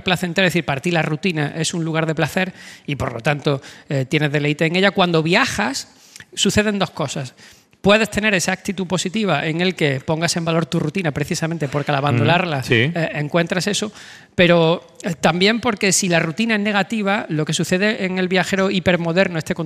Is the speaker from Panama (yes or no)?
no; Córdoba, Andalusia, Spain; accent: Cordoban; A mí se me permite porque soy cordobés y bueno, abro la vocal como me da la gana.